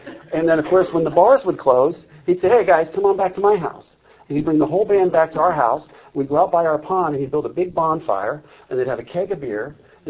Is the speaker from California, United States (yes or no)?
no; New Jersey, United States; And I grew up in New Jersey, you know.